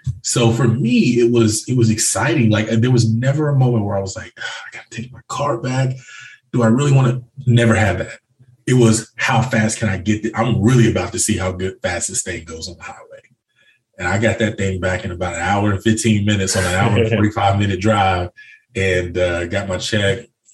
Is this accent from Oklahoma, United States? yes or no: yes; Enid, Oklahoma, United States; No, this was in my hometown, which was Enid. It was a smaller town outside of here.